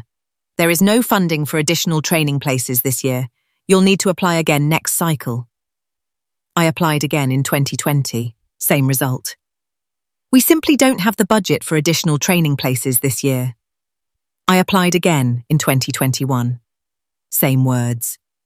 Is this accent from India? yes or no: no; Catford, London, United Kingdom; I grew up in Catford, and I've always known I wanted to be a nurse.